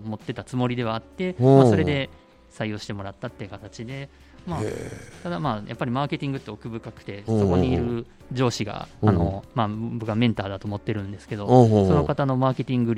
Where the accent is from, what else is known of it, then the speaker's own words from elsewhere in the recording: Kobe, Hyogo, Japan; まあ、僕神戸出身なんで、